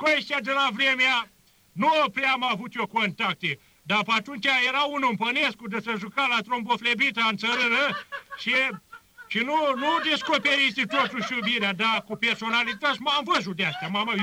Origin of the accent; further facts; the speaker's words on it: Transylvania, Romania; Eu, care sunt ardelean și alpinist, din mamă unguroaică